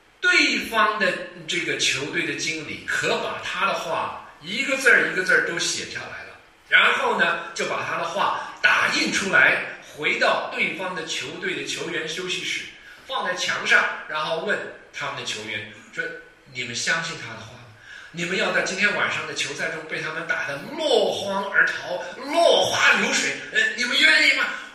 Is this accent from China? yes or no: no; Taiwan; moved away as an adult; now in United States; 我在台湾长大，那么在台湾受教育啊，然后呢再到美国来读研究所啊。